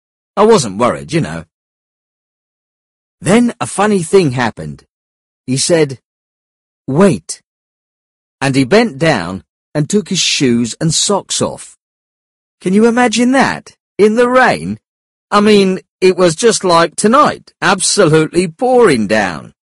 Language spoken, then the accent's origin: English; London, United Kingdom; I grew up in the East End of London, and I used to box as a kid.